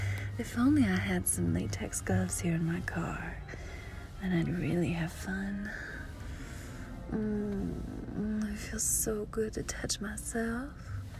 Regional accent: the South, United States; accent: southern; So I've been asked to record an audio with my natural southern accent, and you'll find that most of the time I hide it just because I'm used to not using my southern accent because I don't live in the south anymore

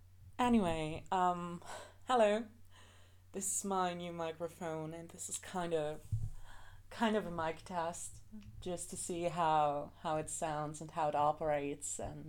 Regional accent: Brandenburg, Germany; It's easier to say I am from Berlin than I'm from this obscure little town about an hour east from Berlin, you know.

